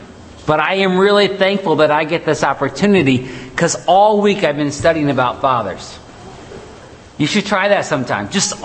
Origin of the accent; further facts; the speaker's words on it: Indianapolis, Indiana, United States; Welcome to Indianapolis. I think we're all from Indianapolis.